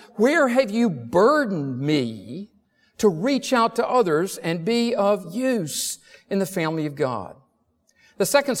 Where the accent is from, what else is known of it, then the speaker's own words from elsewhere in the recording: North Carolina, United States; I grew up in North Carolina.